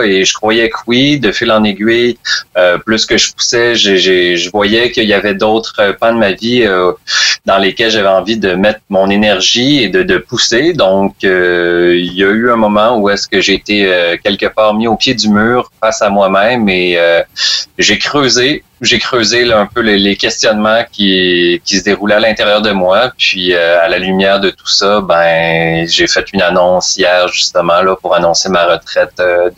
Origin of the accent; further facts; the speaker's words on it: Quebec, Canada; moved away; je suis parti du Bas-Saint-Laurent